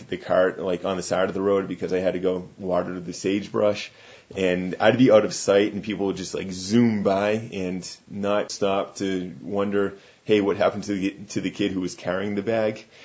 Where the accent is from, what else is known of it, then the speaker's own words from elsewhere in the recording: New England, United States; You know, I'm from New England, and we have a campaign in our subway systems